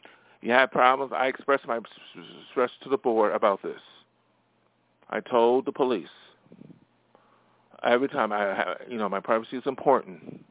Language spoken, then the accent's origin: English; Buffalo, New York, United States; Even my hometown in Buffalo, I haven't seen them in a long time.